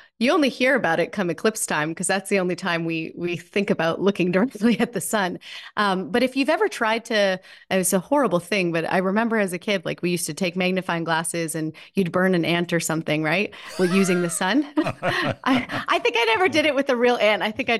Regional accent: Canada; And being Canadian, we always worry about weather.

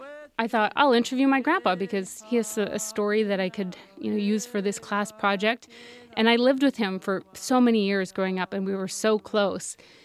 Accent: Okanese First Nation, Saskatchewan, Canada; I grew up on the Okanis First Nation in Saskatchewan

